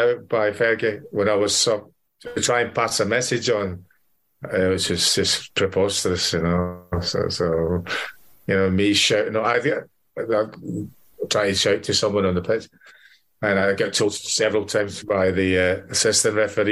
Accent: Scotland, United Kingdom; You're growing up in Scotland in the 70s

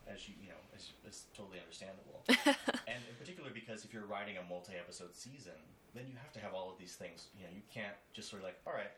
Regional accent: California, United States; also born or lived in Arizona; I grew up in Arizona and then in California, okay. So like west.

